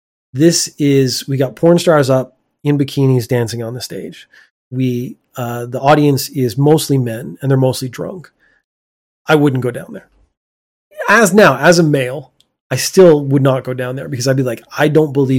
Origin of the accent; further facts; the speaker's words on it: Canada; now in Japan; So now I'm thinking my home country of Canada, they would not send you back if there was any possibility of a human rights violation.